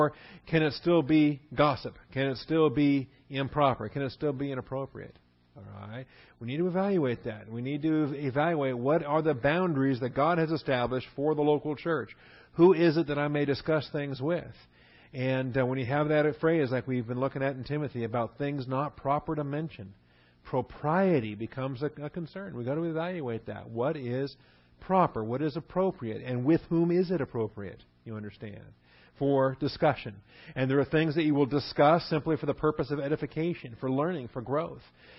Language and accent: English; Washington, United States; I grew up in Washington State, so we love our loggers, the logging industry, and we appreciate the paper that's produced by good, hardworking loggers.